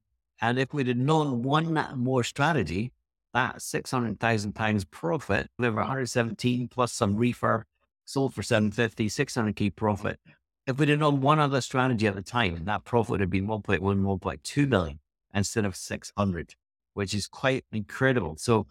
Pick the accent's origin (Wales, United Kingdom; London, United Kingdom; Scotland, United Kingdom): Scotland, United Kingdom; Edinburgh; So way back when, whatever it was, we grew up in Edinburgh, Scotland, and I started a donut kiosk.